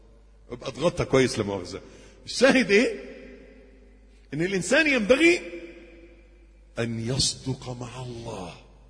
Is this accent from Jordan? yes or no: no; Egypt; accent: Egyptian; في لغتنا لهجتنا المصرية